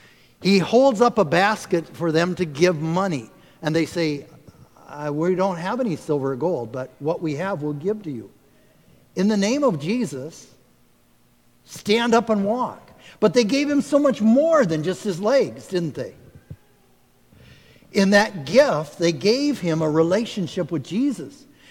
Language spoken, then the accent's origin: English; Nebraska, United States; Yes, I'm from Nebraska, corn huskers.